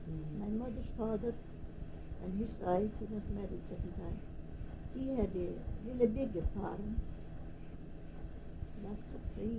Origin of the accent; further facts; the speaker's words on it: Stockholm, Stockholm County, Sweden; English is a second language; now in United States; I come from Stockholm.